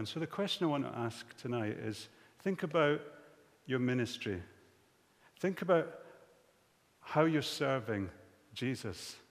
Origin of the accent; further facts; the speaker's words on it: Scotland, United Kingdom; as I was growing up in the Highlands